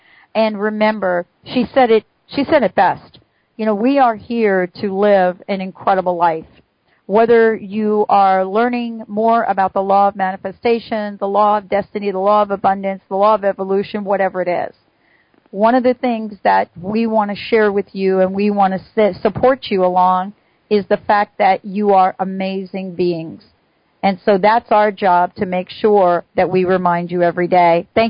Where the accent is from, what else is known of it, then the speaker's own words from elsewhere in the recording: New York, United States; She's in my hometown, New York.